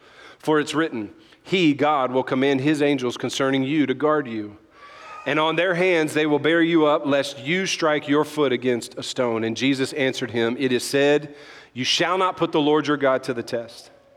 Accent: Louisiana, United States; I'm Cajun, right?

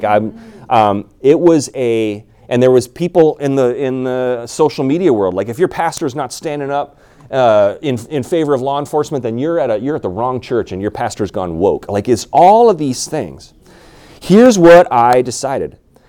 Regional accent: Canada; now in United States; Certainly recently in Minnesota. I'm originally from Canada.

